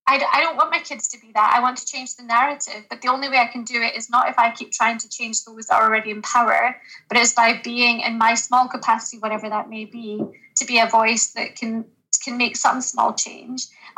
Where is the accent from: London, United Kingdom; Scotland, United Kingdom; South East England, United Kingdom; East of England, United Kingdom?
Scotland, United Kingdom; I'm from Scotland. I'm born and raised here.